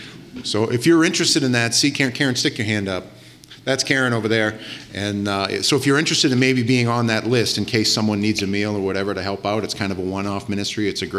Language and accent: English; Maine, United States; yeah, we're from Maine, you know.